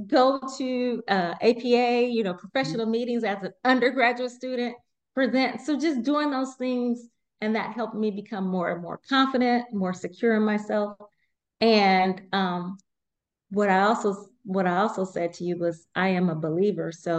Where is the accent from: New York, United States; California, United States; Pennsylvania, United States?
California, United States; we're both from California